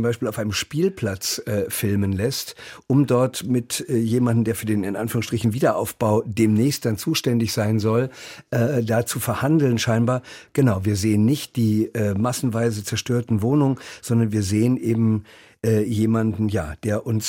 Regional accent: North Rhine-Westphalia, Germany; Ich komme aus der Nähe von Paderborn.

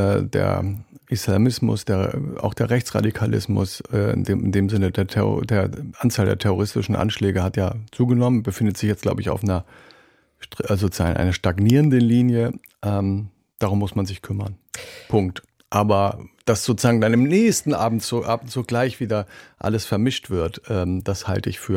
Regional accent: Kiel, Schleswig-Holstein, Germany; Also ich komme ja von der Nordsee, die Ostsee, es war auch lange Zeit meine Heimat, bin in Kiel groß geworden.

